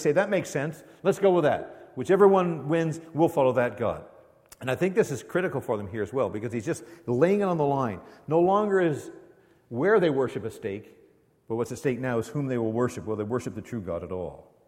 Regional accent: Canada; I'm a Canadian, so I'm really quiet, so I don't say anything.

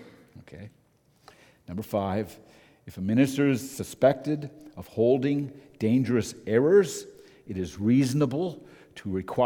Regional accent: Moncton, New Brunswick, Canada; born there; Anybody here from New Brunswick? No, I am. I was born in Moncton, New Brunswick.

